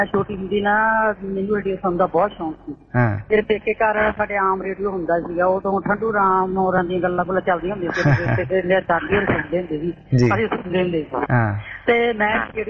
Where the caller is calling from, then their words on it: Faridkot, Punjab, India; ਮੈਂ ਕਿਹਾ ਵੀ ਮੈਂ ਫਰੀਦਕੋਟ ਤੋਂ